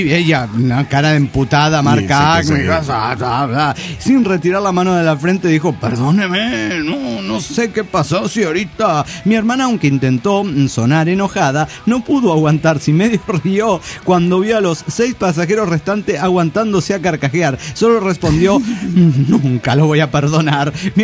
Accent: Culiacán, Sinaloa, Mexico; de Culichi.

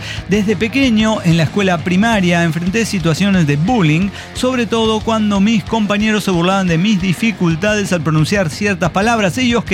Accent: Mexico City, Mexico; soy de Ciudad de México y vivo acá, hacia el sur de la ciudad

